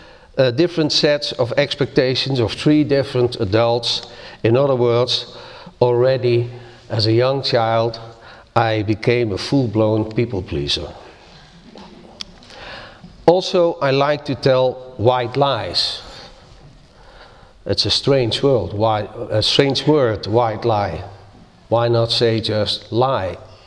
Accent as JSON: {"language": "English", "town": "Tilburg", "region": "North Brabant", "country": "Netherlands", "tie": "born or raised there", "said": "We were still students then at a teacher school in Tilburg, my hometown."}